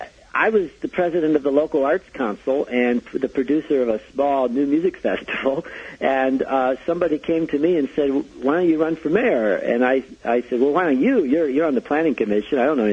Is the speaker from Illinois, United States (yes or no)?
yes; Chicago, Illinois, United States; And I come from Chicago, and I remember when I first moved there, my best friend in Chicago said